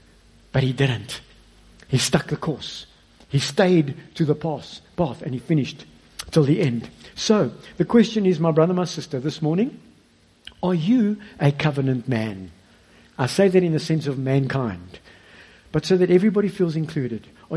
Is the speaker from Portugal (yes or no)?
no; Johannesburg, Gauteng, South Africa; I didn't know the service providers in the area because I come from Joburg.